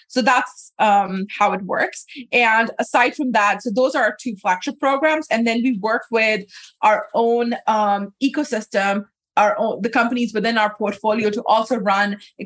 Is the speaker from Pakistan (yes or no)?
yes; Pakistan; so growing up in Pakistan, there's a huge services gap, right?